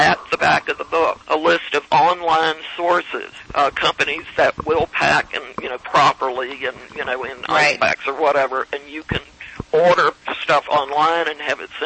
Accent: the South, United States; when I was growing up in the South, very few people around here ate lamb, and we did. I mean, both of my parents were from the Midwest.

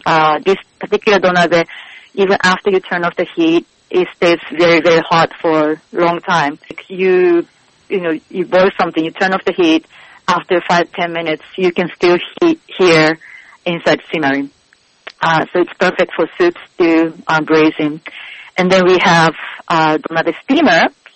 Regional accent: Japan; So growing up in Japan, you don't even think about it.

